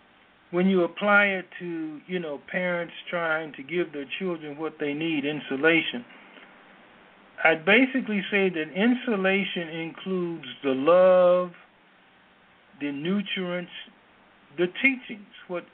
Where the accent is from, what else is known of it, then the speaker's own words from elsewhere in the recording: Midwest, United States; typically I'm from the Midwest in the States, and the screen doors would keep the flies and insects out and the air in.